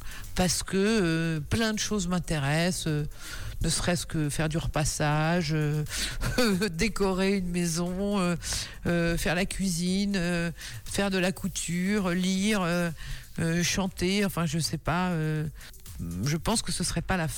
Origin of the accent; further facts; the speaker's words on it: Normandy, France; Moi je suis normande, je me baigne dans l'eau à 14, dans la mer à 14